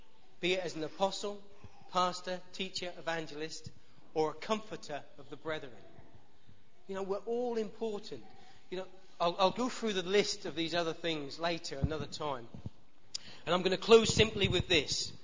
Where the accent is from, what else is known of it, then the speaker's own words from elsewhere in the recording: Gaywood, East of England, United Kingdom; I'm uneducated and I come from Gaywood.